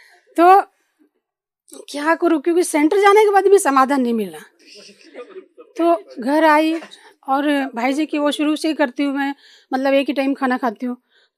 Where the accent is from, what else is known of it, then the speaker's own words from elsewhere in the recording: Bangalore, Karnataka, India; और मैं बेंगलोर से हूँ.